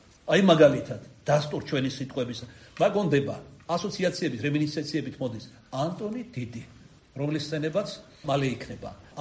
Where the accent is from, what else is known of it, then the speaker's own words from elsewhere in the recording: Kartli, Georgia; მე ამათ ვეძახი ქართლელი ვარ და ჩემ ტეტიობას მიაწერ